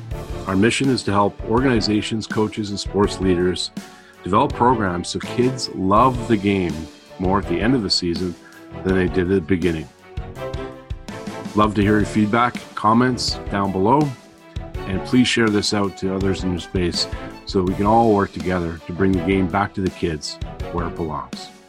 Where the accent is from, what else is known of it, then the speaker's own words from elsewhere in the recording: Montreal, Quebec, Canada; growing up in Montreal